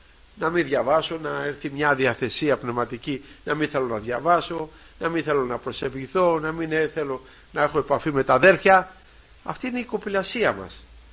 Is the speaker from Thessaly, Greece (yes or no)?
yes; Alonissos, Thessaly, Greece; Εκεί στο νησί μου, στην Αλόνισσα, έγινε μεγάλη θεομηνία